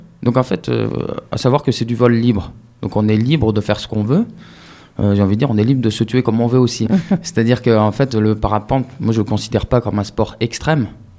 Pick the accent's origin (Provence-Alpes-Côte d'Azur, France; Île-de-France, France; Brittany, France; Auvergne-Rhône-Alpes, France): Provence-Alpes-Côte d'Azur, France; Digne; also born or lived in Normandy; Alors, je suis né en Normandie, en fait, mais je suis arrivé à Digne quand j'avais même pas